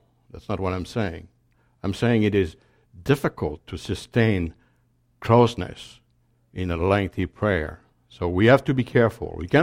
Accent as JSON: {"language": "English", "country": "France", "accent": "French", "second_language": "English", "said": "Or I pronounce that pretty badly because of my French accent, but you'll forgive me."}